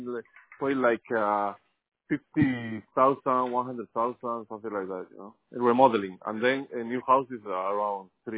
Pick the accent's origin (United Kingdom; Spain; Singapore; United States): Spain; No, I'm from Spain.